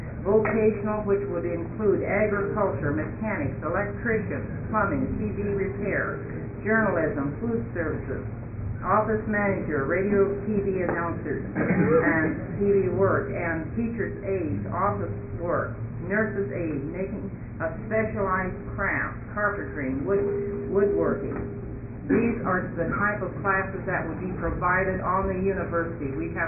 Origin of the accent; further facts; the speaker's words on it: Hood River, Oregon, United States; from Hood River and have been working with the Oregon Household Report for almost a year now.